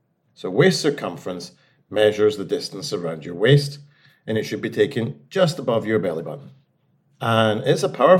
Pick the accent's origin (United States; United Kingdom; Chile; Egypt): United Kingdom; Scotland; I am Scottish.